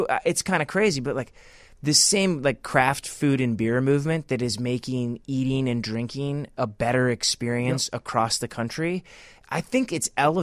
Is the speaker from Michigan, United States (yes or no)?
yes; Michigan, United States; I'm from Michigan originally, and in the summer, we always take a trip up to northern Michigan